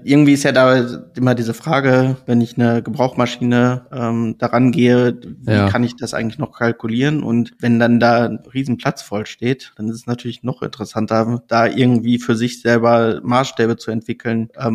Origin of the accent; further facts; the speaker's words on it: North Rhine-Westphalia, Germany; born there; Ich meine, ich bin gebürtiger Sauerländer, da kann ich mich nicht verstecken